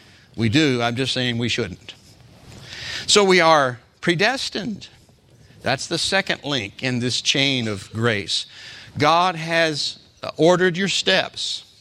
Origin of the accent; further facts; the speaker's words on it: United States; born there; And I'm thinking, here I was born in America.